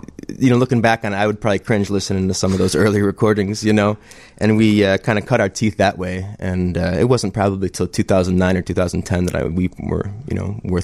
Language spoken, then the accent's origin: English; Plainfield, Illinois, United States; No, southwest suburbs. I grew up in Plainfield.